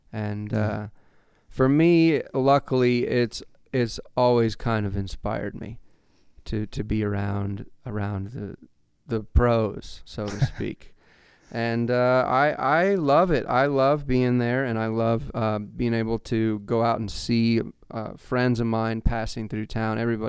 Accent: Taos, New Mexico, United States; now in Los Angeles, United States; Most of the last few years, I've lived in my hometown of Taos, New Mexico. But more recently, I packed up again and moved to Los Angeles.

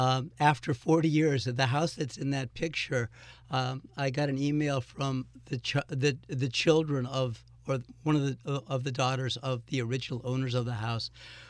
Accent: Los Angeles, California, United States; Growing up in Los Angeles, we don't have them usually.

